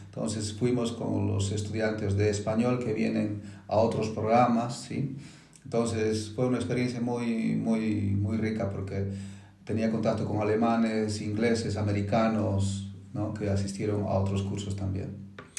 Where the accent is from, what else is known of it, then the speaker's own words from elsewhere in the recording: Bolivia; porque yo soy de Bolivia